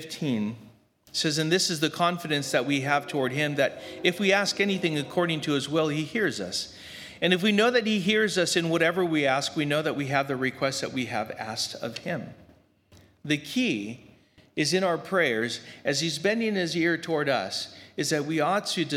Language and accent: English; Grand Terrace, California, United States; Here, I grew up in Grand Terrace, and so I'd make trips down to Grand Terrace.